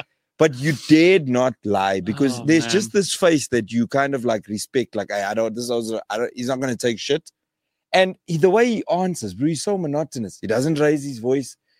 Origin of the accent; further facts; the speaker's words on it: Vryheid, KwaZulu-Natal, South Africa; like I grew up in Vryheid.